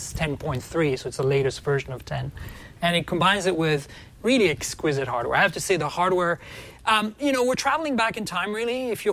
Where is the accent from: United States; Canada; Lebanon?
Canada; Well, I'm both French and I'm Canadian. It's complicated